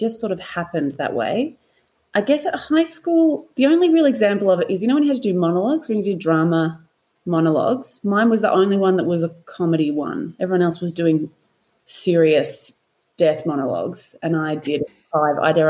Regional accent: Melbourne, Victoria, Australia; now in Perth, Australia; I am in Perth. I didn't know how else to describe it. I'm on the West Coast. This is not my home. I am from Melbourne.

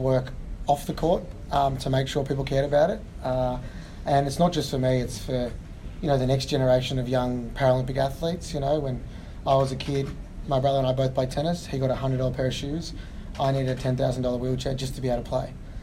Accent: Melbourne, Victoria, Australia; It's always weird when I'm from Melbourne and luckily got a pretty big friendship group

